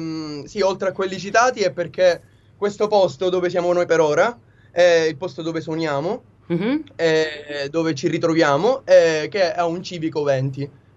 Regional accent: Palermo, Sicily, Italy; Siamo tutti e tre dei ragazzi di Palermo.

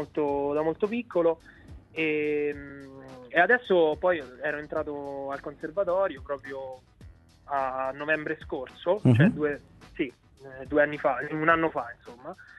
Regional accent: Rieti, Lazio, Italy; io sono di Rieti, qui vicino c'è un paese, si chiama Poggio Bustone, che è il paese natale di … ma è il paese natale anche di mia madre.

